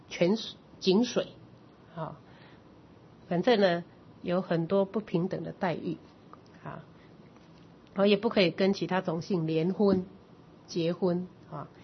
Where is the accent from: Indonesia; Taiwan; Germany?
Taiwan; 那你就可以看到我们台湾人这个雇主，所谓的雇主啊